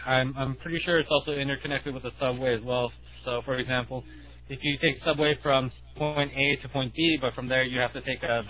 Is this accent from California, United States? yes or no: yes; Los Angeles, California, United States; And I'm from Los Angeles, where there are buses, but nobody really ever takes them because of the cost and because they aren't very frequent.